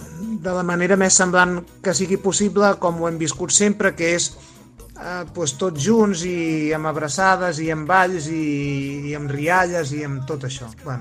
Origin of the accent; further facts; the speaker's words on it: Súria, Catalonia, Spain; tinc 47 anys, soc de Súria i soc caramellaire.